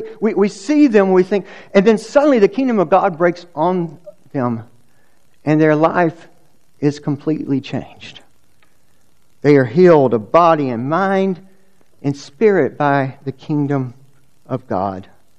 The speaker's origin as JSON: {"language": "English", "region": "Georgia", "country": "United States", "tie": "born or raised there", "said": "So I grew up on Lake Lanier. We were lake people from the very beginning."}